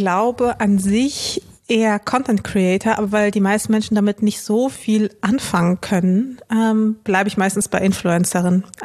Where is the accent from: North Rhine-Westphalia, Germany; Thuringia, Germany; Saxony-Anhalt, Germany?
North Rhine-Westphalia, Germany; Dortmund; also born or lived in Chisinau / Cologne / Wuppertal; now in Berlin, Germany; bin von NRW nach Berlin gezogen